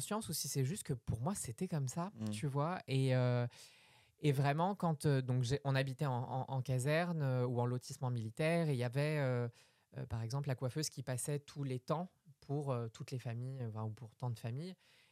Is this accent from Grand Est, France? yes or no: yes; Châlons-en-Champagne, Grand Est, France; born there; je suis née dans l'Est, mais sans que ce soit du tout les origines de ma famille ou quoi. Vraiment, je suis née dans une caserne qui s'appelle Châlons-en-Champagne.